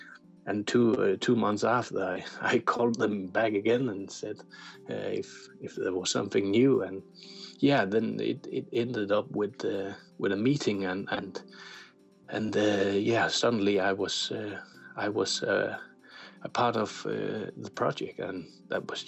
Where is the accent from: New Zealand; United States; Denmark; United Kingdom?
Denmark; I'm 36 years old. I'm from Denmark